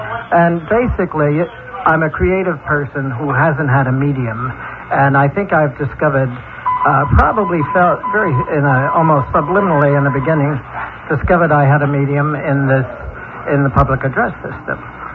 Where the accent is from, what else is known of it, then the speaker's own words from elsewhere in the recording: New York City, New York, United States; Absolutely. Born and bred in New York. Well, I've lived in all the boroughs but Staten Island.